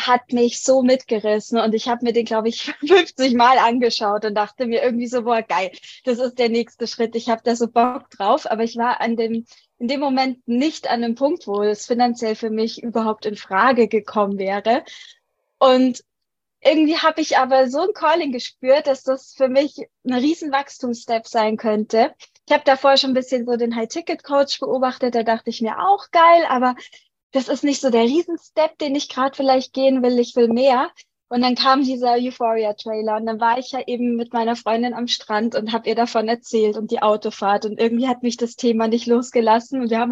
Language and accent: German; Munich, Bavaria, Germany; moved away as an adult; now in Bali, Indonesia; Ich komme ursprünglich aus München, bin aber immer gerne rumgereist.